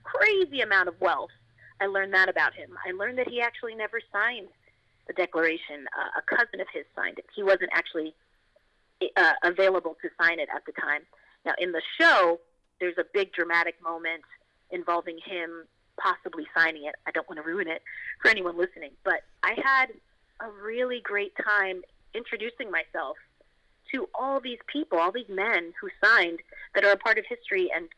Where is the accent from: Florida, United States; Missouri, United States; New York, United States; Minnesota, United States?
New York, United States; I'm from New York, so we have that in common.